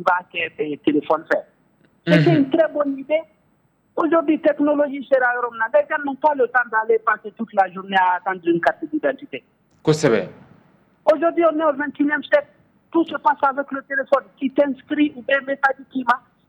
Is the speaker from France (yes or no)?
no; Mali; C'est notre premier droit en tant que Malien.